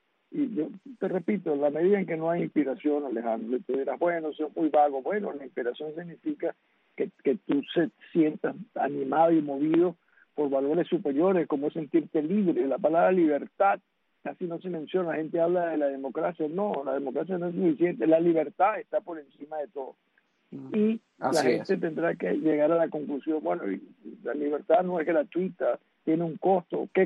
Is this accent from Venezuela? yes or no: yes; Venezuela; Nosotros tenemos que pensar que los que estamos detrás de nosotros mismos somos los venezolanos.